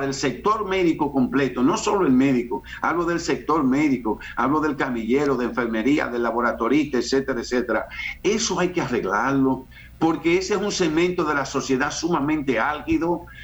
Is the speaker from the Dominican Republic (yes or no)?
yes; Dominican Republic; la inmensa mayoría de los médicos del pueblo dominicano somos dominicanos.